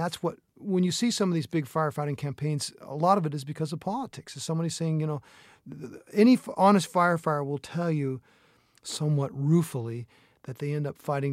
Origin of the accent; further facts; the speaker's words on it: Washington, United States; I grew up in Eastern Washington State with a large family. We didn't have any money. We didn't have a summer home.